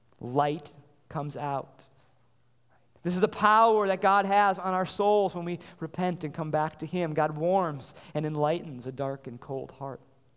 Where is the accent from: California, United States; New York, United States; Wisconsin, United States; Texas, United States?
Wisconsin, United States; So I grew up in the Coulee region of Wisconsin, the southwestern area of Wisconsin that's all filled with bluffs in the river valley there.